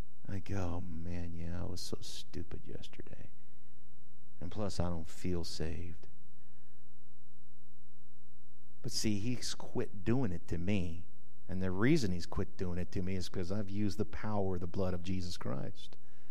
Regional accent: New Mexico, United States; Oh, yeah, I was born and raised in New Mexico. I was a reprobate as a teenager

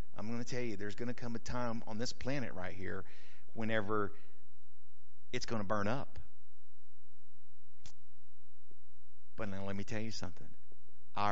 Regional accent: Carrizozo, New Mexico, United States; Hey, I grew up in Carrizozo, I'm telling you.

